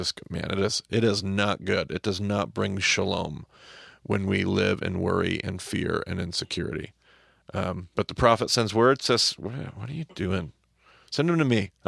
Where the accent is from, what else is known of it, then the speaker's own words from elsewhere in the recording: Pacific Northwest, United States; We're from the Northwest here. I grew up on the Snake River.